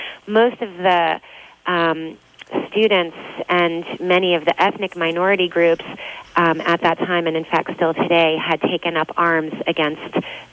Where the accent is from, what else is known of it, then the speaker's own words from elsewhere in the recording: United States; as an American human rights investigator, I needed people from Burma